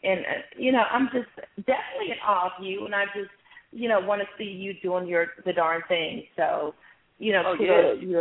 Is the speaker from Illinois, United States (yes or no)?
yes; Chicago, Illinois, United States; You know, I'm from Chicago, too.